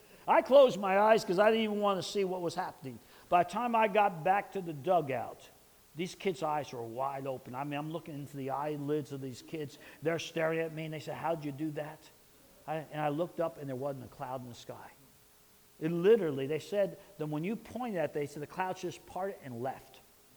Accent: New York, United States; it was a world-class Little League field in my hometown in New York.

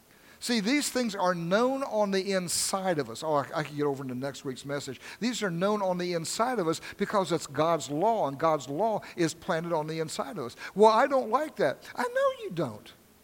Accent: Kansas, United States; born there; and I was born in Kansas, and I was in that area where Quantrell worked

